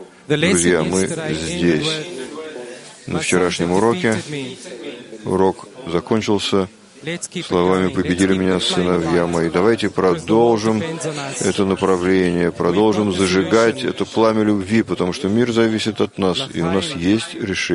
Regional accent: Petah Tikva, Central District, Israel; из Петахтиква, из Израиля.

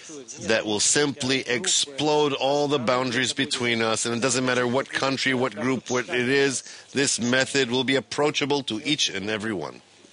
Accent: Moscow, Russia; I'm from Moscow.

